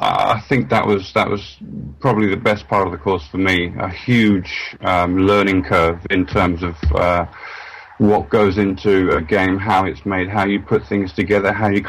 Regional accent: London, United Kingdom; I'm doing a games designer course, and I'm from London.

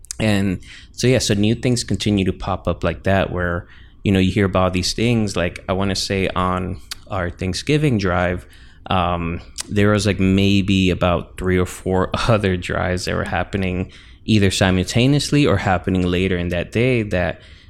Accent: Carol City, Florida, United States; But for me, it wasn't abnormal because I grew up in Carroll City. So I was already like in a Black community.

